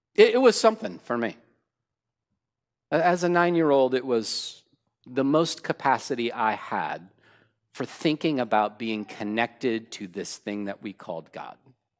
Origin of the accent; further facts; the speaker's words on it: San Bernardino, California, United States; Because yes, I'm from San Bernardino, don't tell anybody that.